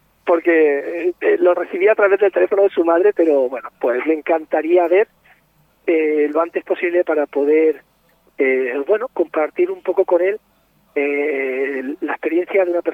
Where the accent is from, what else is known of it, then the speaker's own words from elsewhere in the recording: Extremadura, Spain; un saludo enorme a todos los oyentes extremeños de mi tierra querida.